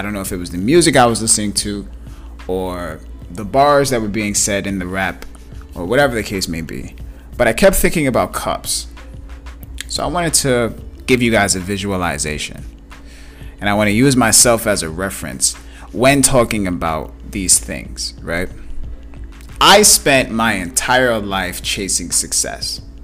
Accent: Bronx, New York, United States; also born or lived in Brooklyn; I grew up in the Bronx, born in Brooklyn. I'm a New York City kid.

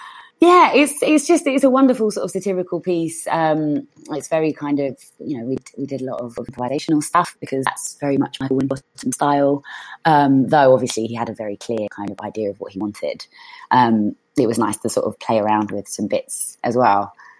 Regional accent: London, United Kingdom; I'm a Londoner, innit? So I spent, you know, loads of my life walking through Leicester Square

